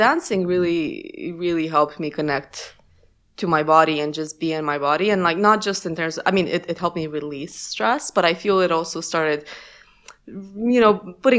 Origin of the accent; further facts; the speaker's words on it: Romania; first language Romanian; English is a second language; and it was in Romanian, which is my mother tongue.